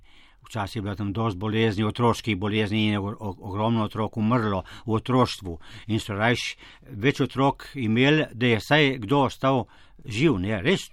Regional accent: Volča, Upper Carniola, Slovenia; Tako smo tudi otroci se naučili, smo rekli, sem z doma z Volče.

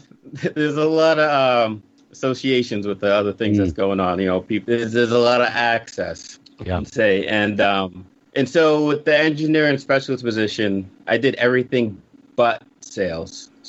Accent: Bronx, New York, United States; born there; now in Brockton, United States; Originally born in the Bronx.

